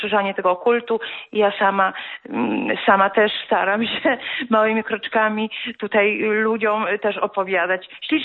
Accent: Tarnów, Lesser Poland, Poland; ja jestem z Mościc, tutaj z Tarnowa Zachodniego i nasza parafia to jest Królowej Polski

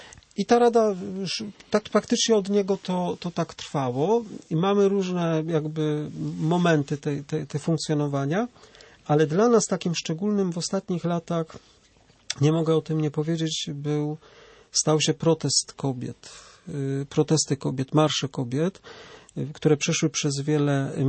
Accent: Łódź, Łódź Voivodeship, Poland; I pochodzę z Łodzi.

